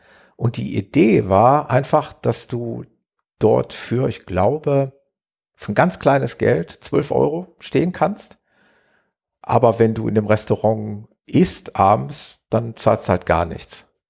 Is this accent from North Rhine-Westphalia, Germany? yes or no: yes; Gelsenkirchen, North Rhine-Westphalia, Germany; Das ist tatsächlich so in etwa so eine Größenordnung wie meine Heimatstadt Gelsenkirchen